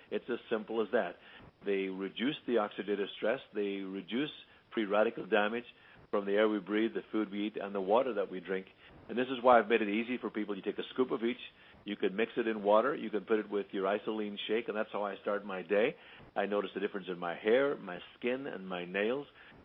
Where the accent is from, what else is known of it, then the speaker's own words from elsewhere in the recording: Ireland; when I was a kid growing up in Ireland.